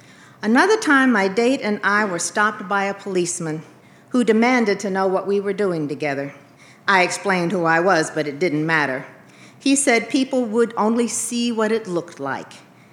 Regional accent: Pine Bluff, Arkansas, United States; I grew up in Pine Bluff, where generations of my father's family could track their lineage right back to the names and faces of slavery.

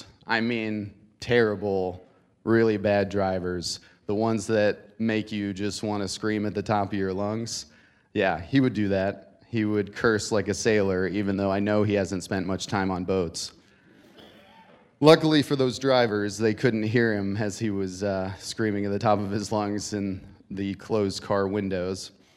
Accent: Greene County, Virginia, United States; This brings me back to growing up in Virginia. We won't talk about that one tonight. So I grew up in a special place called Greene County, Virginia. That's green with three E's.

